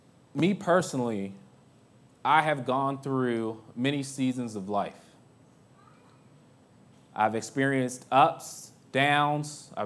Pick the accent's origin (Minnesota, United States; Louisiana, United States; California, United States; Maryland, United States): Maryland, United States; moved away as an adult; now in Pittsburgh, United States; I was not in Pittsburgh at the time. I'm originally from Maryland.